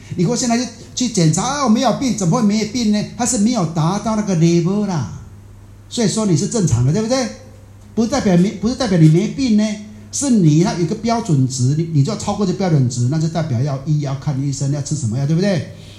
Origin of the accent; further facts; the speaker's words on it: Taiwan; 我们在台湾的时候乡下嘛，是小时候啊